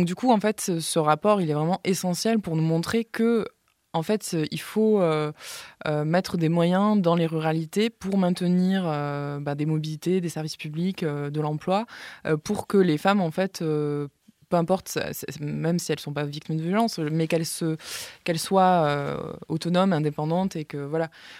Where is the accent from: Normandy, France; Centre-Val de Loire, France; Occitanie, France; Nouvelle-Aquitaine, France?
Occitanie, France; moi, je viens du Tarn.